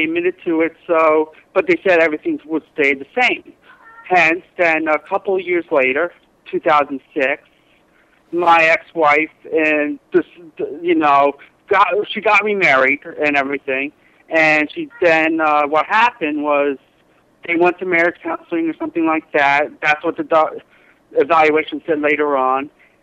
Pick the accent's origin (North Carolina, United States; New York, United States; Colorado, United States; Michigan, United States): New York, United States; New York City; I'm from New York City.